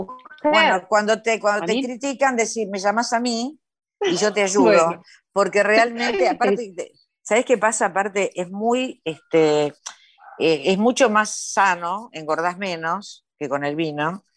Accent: Argentina; como buena asadora argentina a otra argentina

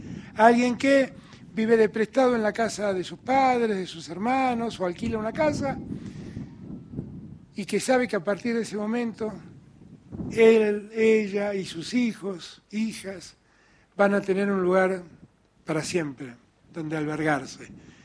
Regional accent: Buenos Aires, Argentina; Yo he nacido en Buenos Aires, soy un porteño al que ama mucho a su ciudad, a la ciudad capital, pero también soy hijo de un riojano

